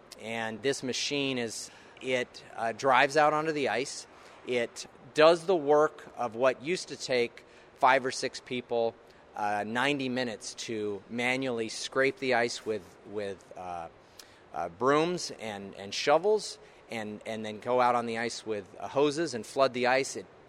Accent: Salt Lake City, Utah, United States; now in Florida, United States; I grew up in Salt Lake City. I picked up the sport around the age of 10, and so that was about 1983.

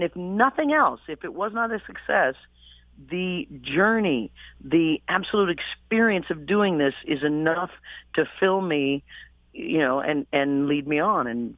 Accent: Midwest, United States; But I grew up in the Midwest, and I grew up in the 60s and 70s.

